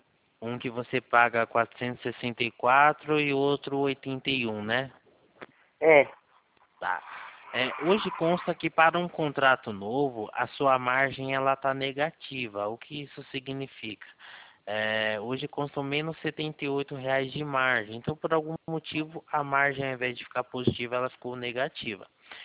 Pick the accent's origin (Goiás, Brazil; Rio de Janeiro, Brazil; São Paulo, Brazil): São Paulo, Brazil; Valinhos; Eu sou aqui de Valinhos.